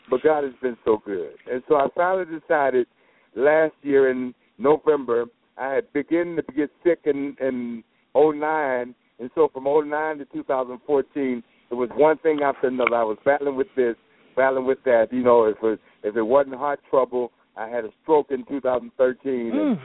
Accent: Dallas, Texas, United States; Well, I'm from Dallas, born and raised, and my entire family is there in Dallas.

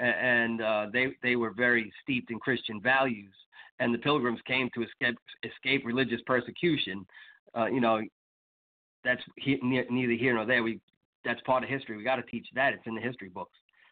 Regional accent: New York, United States; And I'm a Yankee. I'm a damn Yankee. I grew up in New York.

